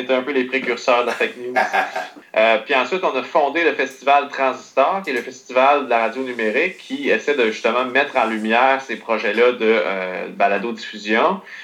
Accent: Quebec, Canada; On est trois musiciens de la région d'Outaouais.

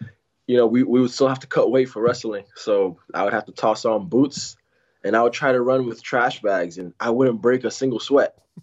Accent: Miami, Florida, United States; also born or lived in New York; I actually moved down to Miami when I was young, about 8 years old. And so I've always been back and forth, mainly born in New York, but, you know, mainly raised in Miami, you can say.

